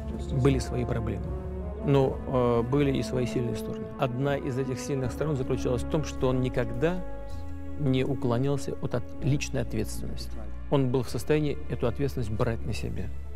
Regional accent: Saint Petersburg, Russia; now in Moscow, Russia; я приехал из Ленинграда, из Петербурга в Москву

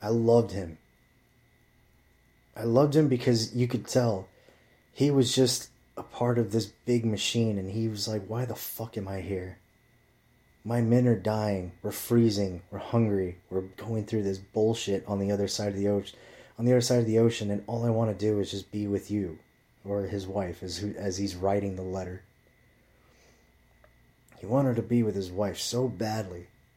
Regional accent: Huntington Beach, California, United States; And again, Huntington Beach is my hometown.

